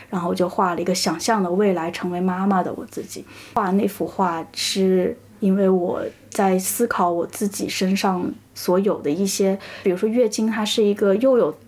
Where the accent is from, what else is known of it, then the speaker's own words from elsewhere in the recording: China; now in Japan; 后来我来到了日本以后发现我是一个中国人生活在日本